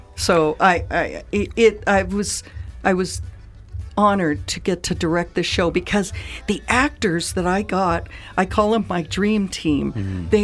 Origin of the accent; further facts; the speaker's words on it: Denver, Colorado, United States; I grew up here in Denver, so I know how to get